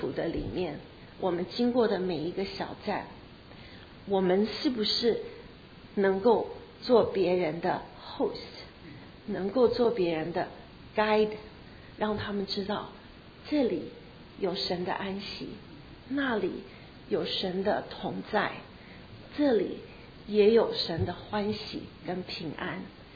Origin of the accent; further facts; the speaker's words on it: Taipei, Taiwan; now in United States; 我虽然是从台北来到美国，但是我对台北我们1975年就离开台北，所以就我对台北很不熟。